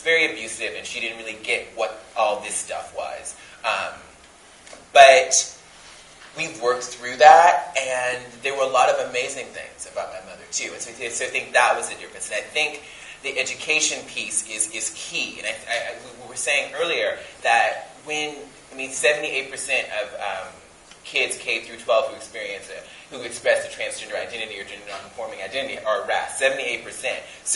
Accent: Mobile, Alabama, United States; So, I was raised in Mobile, Alabama, single mother, very working class.

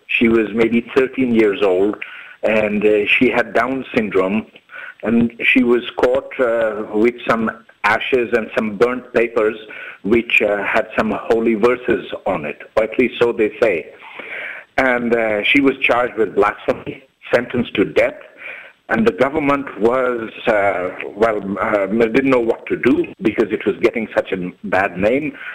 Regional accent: Karachi, Sindh, Pakistan; The issue of blasphemy wasn't very much around when I was growing up in Karachi.

